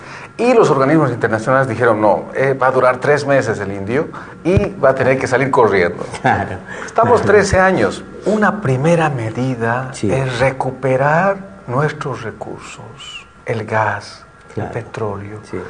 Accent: Bolivia; menos a nuestra perspectiva como bolivianos

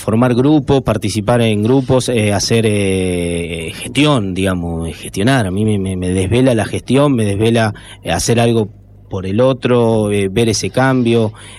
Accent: San Fernando, Buenos Aires Province, Argentina; also born or lived in Salto / Don Torcuato; Y yo vivía en Buenos Aires. O sea, nací en Salto, pero mis hijos se fueron... yo tenía 2 años, se fueron a vivir a Buenos Aires, y en San Fernando vivía, y perdón, en Doctor, vivía en San Fernando y después en Don Torcuato

